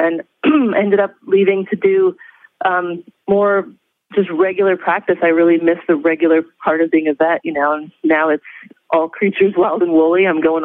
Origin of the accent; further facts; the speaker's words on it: Indiana, United States; No, I grew up in Indiana, actually.